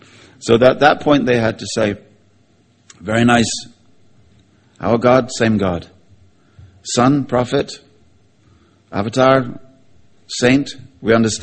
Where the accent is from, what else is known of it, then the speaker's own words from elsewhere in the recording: South West England, United Kingdom; And when I grew up in Cornwall, so a far distant place for me was sort of like London. It was way off to the north. I'd never been to London.